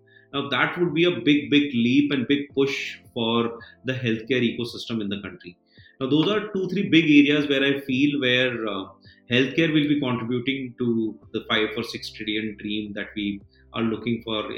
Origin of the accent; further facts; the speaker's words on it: Ajmer, Rajasthan, India; I come from Ajmer